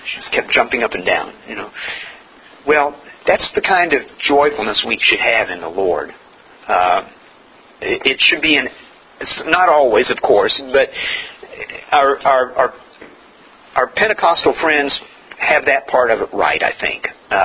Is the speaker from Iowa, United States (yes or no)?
no; West Virginia, United States; I grew up, I was born and raised in West Virginia. West Virginia, the Appalachian Mountain area, is known for coal production.